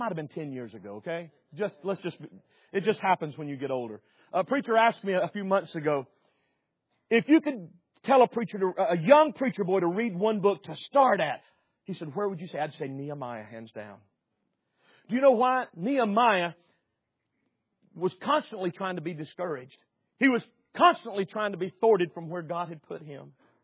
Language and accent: English; the South, United States; Amen, preacher. I'm from the South. That's what we say.